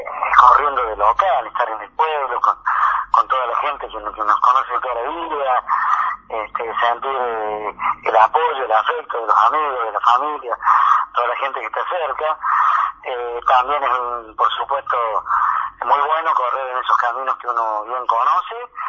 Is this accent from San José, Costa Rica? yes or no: yes; Escazú, San José, Costa Rica; para mí, por supuesto, es especial, porque estoy en mi pueblo, pero seguramente todos recuerdan a la vuelta del año, al tiempo, lo que fue el paso por Villa Escazú